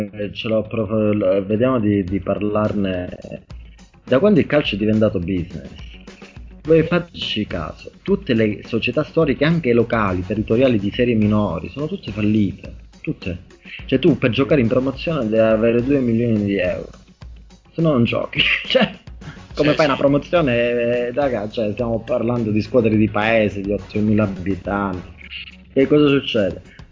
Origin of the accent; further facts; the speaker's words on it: Cariati, Calabria, Italy; ritorno sempre a Cariati, perché Cariati è la squadra di calcio del mio paese, era una squadra storica della Calabria.